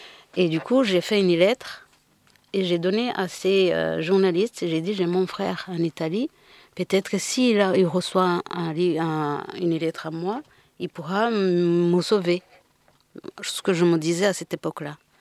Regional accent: Ruhengeri, Northern Province, Rwanda; born there; Moi, je suis née à Ruwengeri, c'est au nord du Rwanda. Et moi, j'étais à la capitale, à Kigali, chez ma tante.

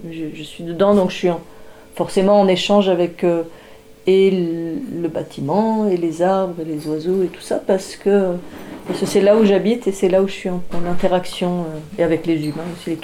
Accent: France; also born or lived in Côte d'Ivoire; Je suis née en Afrique. Mes parents vivaient en Afrique quand je suis née, en Côte d'Ivoire notamment. Et je suis venue vivre en France à partir de l'âge de 8 ans.

